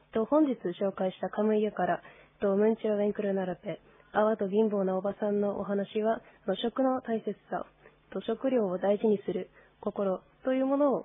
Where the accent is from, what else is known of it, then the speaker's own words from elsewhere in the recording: Kyushu, Japan; born there; 私、もともと九州の生まれでして、